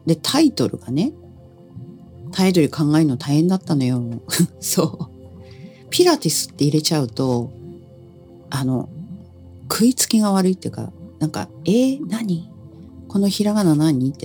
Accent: Koshigaya, Saitama, Japan; 越谷市、私の地元なんですけども、埼玉県のね越谷市で

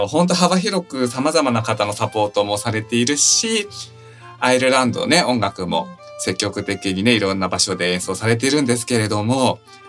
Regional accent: Chiba, Japan; 僕自身もなんか千葉で育っているので、うん、子供の頃もそうですし、やっぱ千葉への愛着がすごく大きいので

